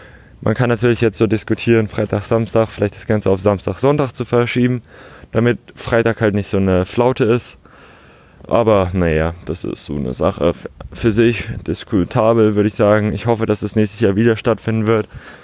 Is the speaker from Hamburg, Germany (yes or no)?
yes; Hamburg, Germany; Bin aufgewachsen in Altona